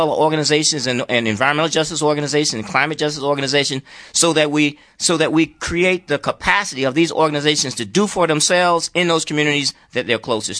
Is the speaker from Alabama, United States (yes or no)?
yes; Alabama, United States; I'm from Alabama too.